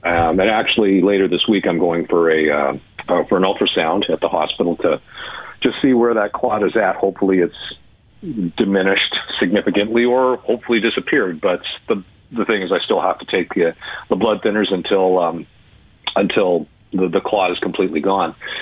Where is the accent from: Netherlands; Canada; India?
Canada; Winnipeg, Manitoba; my hometown of Winnipeg